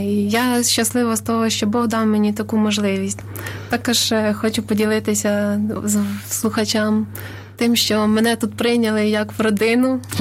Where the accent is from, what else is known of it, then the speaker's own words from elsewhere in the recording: Ruzhyn, Zhytomyr Oblast, Ukraine; now in Kyiv, Ukraine; Насправді, я вже 9-й рік проживаю в Києві. Сама родом з Житомирської області, містечко Ружин.